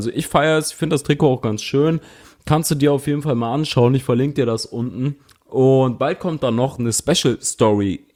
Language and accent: German; Cologne, North Rhine-Westphalia, Germany; Ich bin Kölner, ich weiß, was Enthusiasmus im eigenen Fußballverein bedeutet